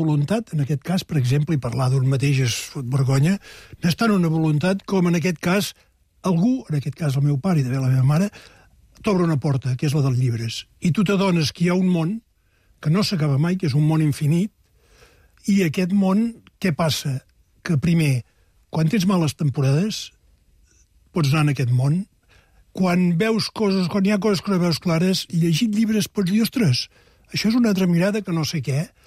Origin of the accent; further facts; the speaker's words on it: Salt, Catalonia, Spain; som de Salt. I passa una cosa a Salt, o ha passat una cosa a Salt